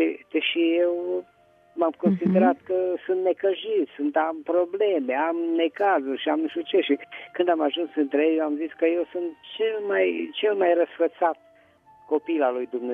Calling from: Petroșani, Hunedoara County, Romania; din Petroșani.

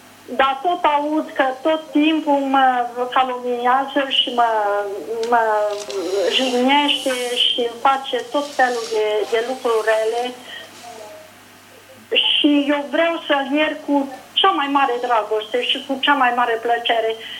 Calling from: Cluj-Napoca, Cluj County, Romania; Sunt de la Cluj, cred că vi s-a spus.

